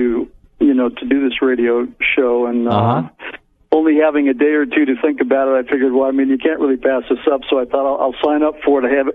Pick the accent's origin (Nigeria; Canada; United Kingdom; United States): United States; Seattle, Washington; No, I'm actually from Seattle.